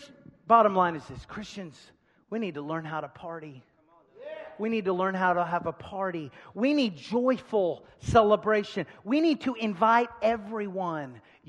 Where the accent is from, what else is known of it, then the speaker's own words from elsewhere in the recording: Waco, Texas, United States; I'm from Waco, Texas.